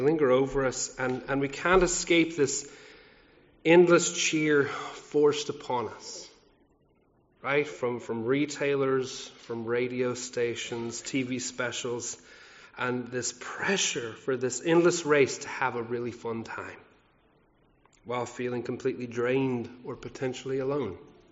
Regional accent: Colorado, United States; I grew up in Colorado. You know where Colorado is? It's like dead in the middle of the United States, and the Rocky Mountains run right through the middle of it.

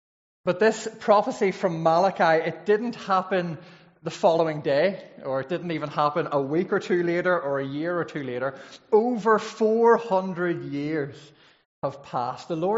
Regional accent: Northern Ireland, United Kingdom; I grew up in County Fermanagh, and I went to school. I was educated, they tried to educate me in Batora Royal School in Enniskillen.

